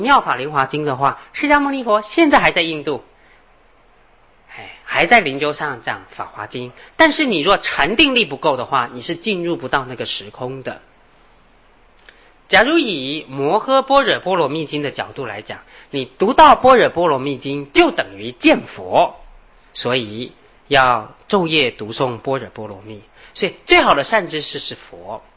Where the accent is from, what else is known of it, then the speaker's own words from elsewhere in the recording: China; 所以我们中国人是非常有福报的，你知道吗